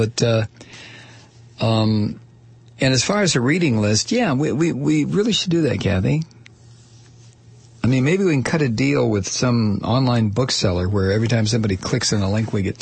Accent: Toledo, Ohio, United States; I'm from Toledo, so I know Cleveland, like Toledo, can be.

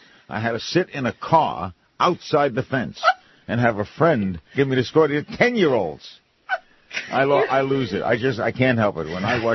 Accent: Brooklyn, New York, United States; now in Los Angeles, United States; Just the way we grew up in Brooklyn. me and Herbie and Sid and Asher.

